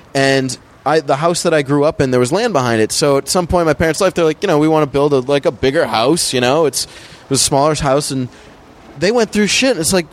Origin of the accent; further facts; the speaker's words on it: Massachusetts, United States; I was 5 minutes from New Hampshire. I'm not a city person at all.